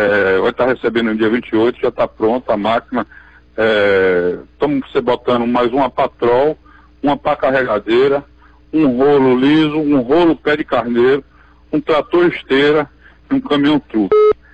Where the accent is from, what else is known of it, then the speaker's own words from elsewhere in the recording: Campo Formoso, Bahia, Brazil; Eu que saí de Campo Formoso